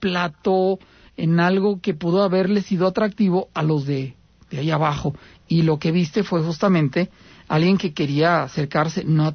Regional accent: Aguascalientes, Mexico; los que somos de aquí de Aguascalientes

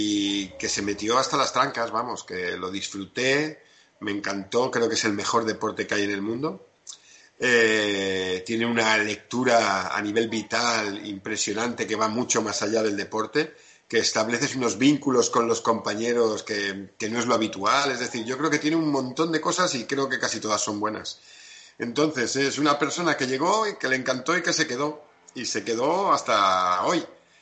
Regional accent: Balearic Islands, Spain; cuando volví a mi tierra, a Mallorca, pues seguí jugando aquí.

